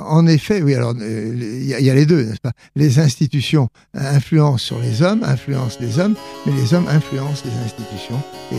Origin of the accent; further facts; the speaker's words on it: Nouvelle-Aquitaine, France; also born or lived in Vendée; mes parents étaient très pauvres, ils ont été forcés d'émigrer plus au sud, en Charente-Maritime, et c'est là que j'ai passé mon enfance.